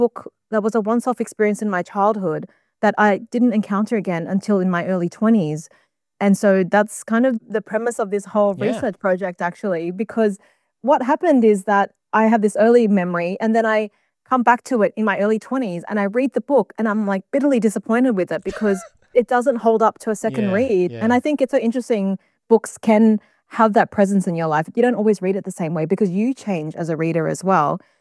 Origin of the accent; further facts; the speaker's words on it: Australia; I am Australian and I think about what it means to live here and to like, inhabit this continent as a settler.